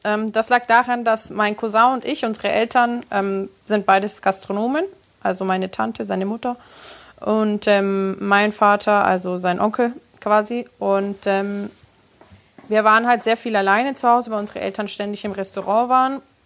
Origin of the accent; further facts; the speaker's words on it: Germany; Also, mein Papa ist aus Rom, meine Mama aus Sardinien. Ich bin aber in Deutschland groß geworden und habe mein Leben lang Fußball gespielt.